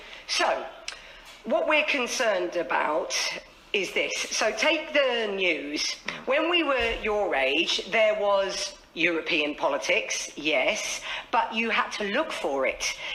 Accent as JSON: {"language": "English", "town": "Brentwood", "region": "East of England", "country": "United Kingdom", "said": "Well, I mean, I literally am from Essex. I'm from Brentwood."}